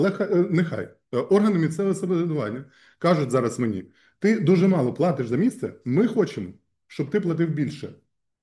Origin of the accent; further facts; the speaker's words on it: Sloviansk, Donetsk Oblast, Ukraine; а ми із Слов'янська.